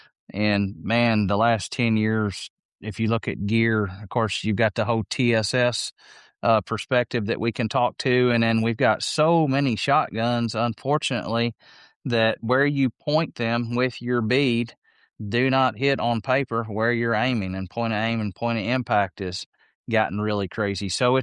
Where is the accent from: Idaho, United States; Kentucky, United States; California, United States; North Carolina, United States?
Kentucky, United States; And Kentucky, we're hitting my home state.